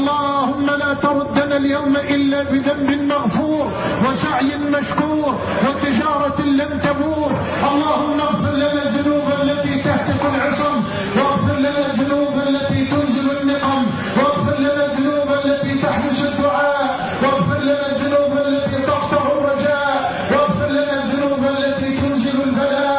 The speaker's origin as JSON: {"language": "Arabic", "country": "Egypt"}